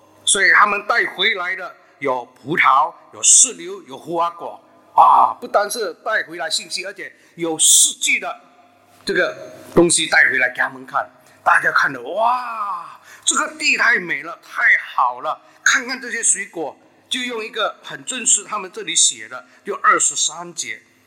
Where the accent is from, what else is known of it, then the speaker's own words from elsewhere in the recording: Singapore; 我们新加坡人大家都知道，全世界人知道喜爱吃榴莲嘛